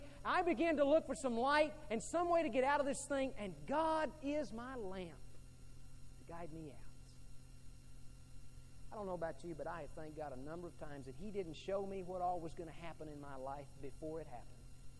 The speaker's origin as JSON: {"language": "English", "region": "Texas", "country": "United States", "tie": "born or raised there", "said": "When I was a kid growing up on the Gulf Coast of Texas, there were a couple of occasions when my dad took me floundering."}